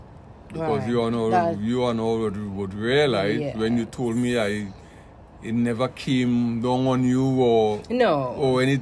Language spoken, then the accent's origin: English; Trinidad & Tobago; I'm from Trinidad. And I'm here just on a short vacation